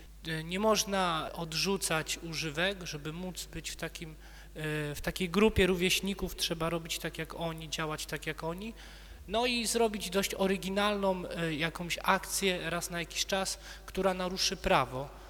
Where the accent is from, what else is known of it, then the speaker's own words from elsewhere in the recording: Wałcz, West Pomeranian Voivodeship, Poland; Ja wychowywałem się na bloku. Wałcz jest miastem, dużo bloków tam nie ma, wychowywałem się na bloku.